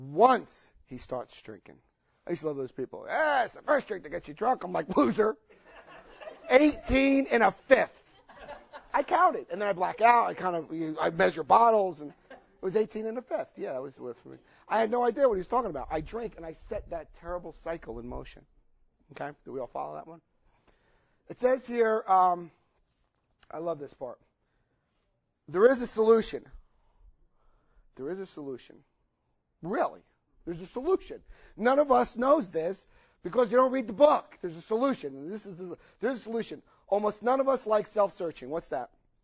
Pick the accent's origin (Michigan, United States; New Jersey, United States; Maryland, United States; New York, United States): New Jersey, United States; I had a New Jersey family. Well, we called it ball breaking. I lost a lot of my accent